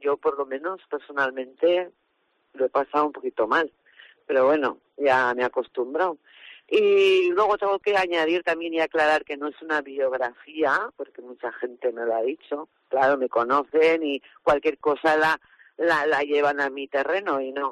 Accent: Nules, Valencian Community, Spain; porque yo soy de Nules, pero trabajo en Castellón.

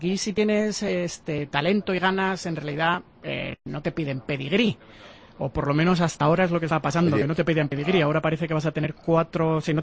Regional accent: Basque Country, Spain; En España me parece que estamos un poco más politizados. Yo que soy del País Vasco, imagínate, pedir un pincho tortilla en Bilbao.

